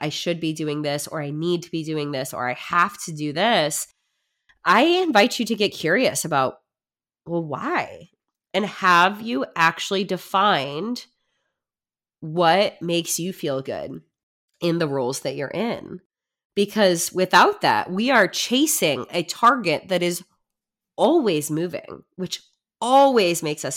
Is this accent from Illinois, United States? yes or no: yes; Illinois, United States; I grew up in what I thought was a small town, in kind of the Metro East St. Louis area, so closer to a big city.